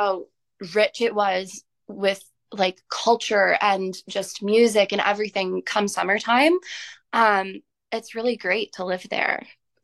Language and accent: English; Hamilton, Ontario, Canada; now in Niagara, Canada; So I'm from Hamilton, Ontario originally, but I've been living in the Niagara region for about 2 years now. So I consider Niagara my hometown right now. But yeah, I grew up in Hamilton